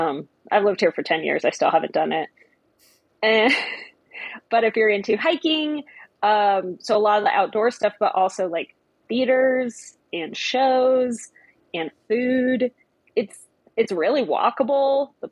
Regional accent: California, United States; more beautiful mountains than the ones I grew up by in California.

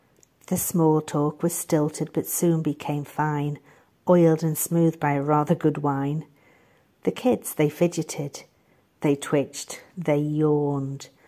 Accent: North West England, United Kingdom; now in Germany; I come from Northwest England. Right now I'm living in Germany

